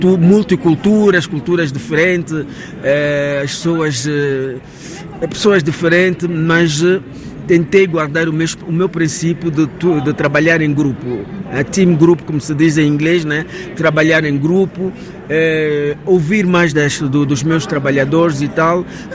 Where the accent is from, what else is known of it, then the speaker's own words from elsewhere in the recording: Angola; Mesmo que eu estou aí, mas eu sou angolana